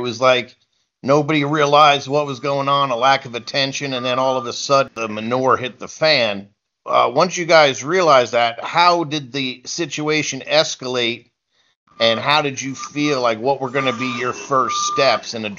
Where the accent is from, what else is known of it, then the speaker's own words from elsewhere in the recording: Elmwood Park, United States; I grew up right near Elmwood Park.